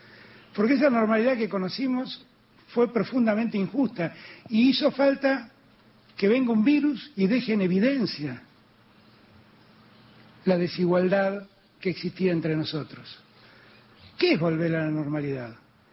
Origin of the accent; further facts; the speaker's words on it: Argentina; me tocó estar a mí como presidente argentino